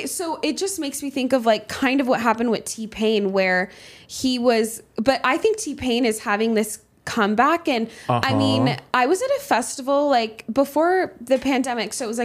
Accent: Los Angeles, California, United States; growing up in L.A.

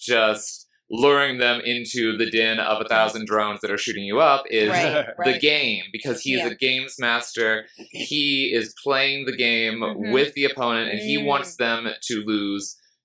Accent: Marion, United States; In my hometown, there is a giant asylum / prison that sits on a hill surrounded by boulders with a barbed wire fence, guard towers, the whole shebang. And when I was little, I lived in my grandma's house down the street

